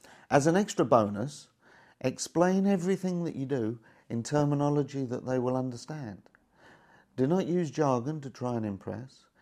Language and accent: English; England, United Kingdom; Secondly, England, which is my home country, ended up with a total of 12 points from a theoretical 516.